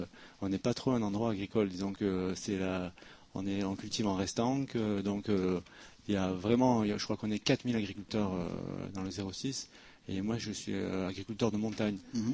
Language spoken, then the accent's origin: French; Monaco; j'ai grandi à Monaco, donc je connais pas mal de monde